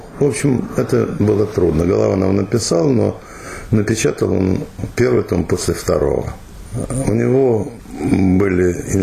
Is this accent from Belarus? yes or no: no; Kyiv, Ukraine; Я из Киева. Я родился в Киеве в актерской семье.